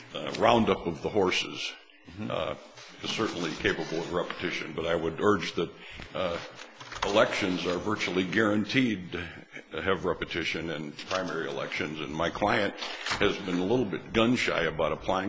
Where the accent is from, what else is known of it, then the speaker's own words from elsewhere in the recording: Las Vegas, Nevada, United States; Police of the Court … from Las Vegas.